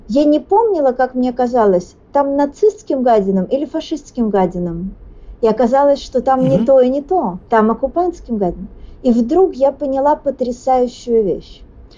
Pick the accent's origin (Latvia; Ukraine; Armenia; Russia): Ukraine; Dnipro, Dnipropetrovsk Oblast; Я Днепропетровская, я из Днепропетровска, как и Сатуновский.